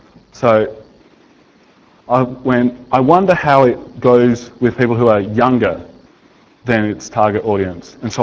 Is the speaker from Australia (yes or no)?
yes; Australia; I'm from Australia, where if you're feeling a bit nervous about your neighbours, you might bother to lock the door.